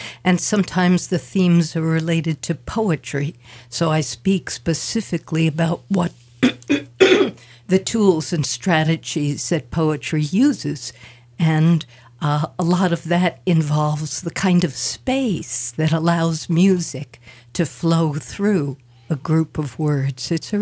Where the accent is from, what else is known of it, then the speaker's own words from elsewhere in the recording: New York City, New York, United States; when I grew up in New York City as a kid, despite being a city kid and having 3 siblings, I kind of felt really alone.